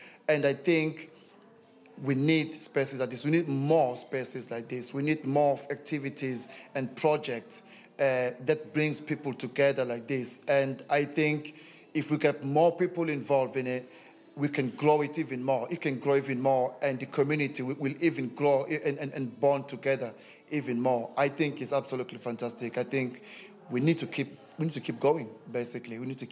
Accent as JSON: {"language": "English", "town": "Durban", "region": "KwaZulu-Natal", "country": "South Africa", "said": "I'm originally from South Africa, in a small village in Durban, but under a big Zulu tribe."}